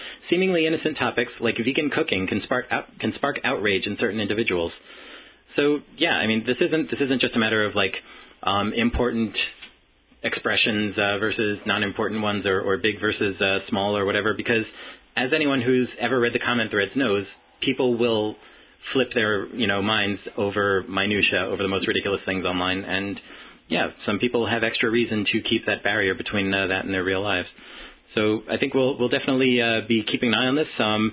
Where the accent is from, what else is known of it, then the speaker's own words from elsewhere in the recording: New York, United States; Well, I'm from Long Island originally, and, you know, I can confirm that there's usually no news there